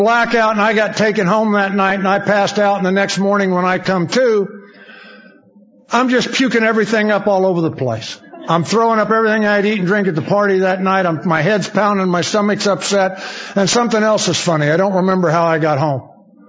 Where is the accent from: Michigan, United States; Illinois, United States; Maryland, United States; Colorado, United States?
Illinois, United States; Danville; born there; I was born in Danville, Illinois, and I had great parents.